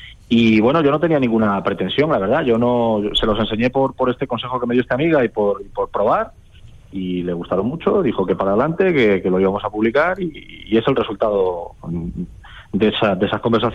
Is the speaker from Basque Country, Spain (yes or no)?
no; Talavera de la Reina, Castilla-La Mancha, Spain; Soy de Talavera, soy nacido y criado en Talavera de la Reina y orgulloso talaverano.